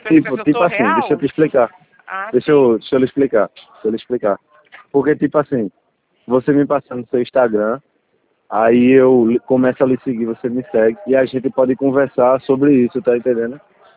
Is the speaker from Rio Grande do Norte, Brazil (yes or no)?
no; Pernambuco, Brazil; eu sou de Pernambuco